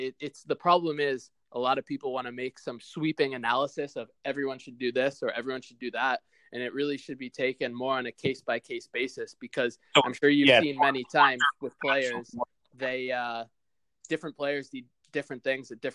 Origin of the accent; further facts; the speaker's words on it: Darien, Connecticut, United States; Yeah, so I grew up in Darien, Connecticut. I just played for my local club, Darien Soccer Association, up until I was actually 14.